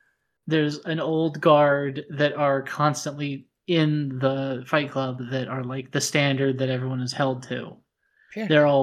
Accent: Australia; I'm just Australian enough to keep making this mistake.

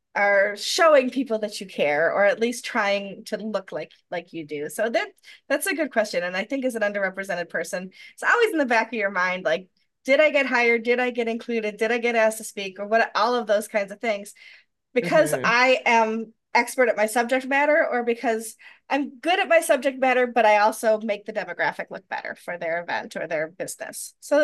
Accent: Rochester, New York, United States; But people make fun of Rochesterians for the way we say Rochester, as opposed to however other people say Rochester.

